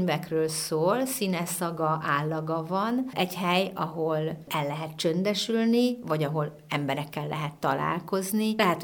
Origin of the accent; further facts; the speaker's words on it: Öcsöd, Jász-Nagykun-Szolnok, Hungary; kiskoromban egy pici faluban nőttem föl Öcsödön.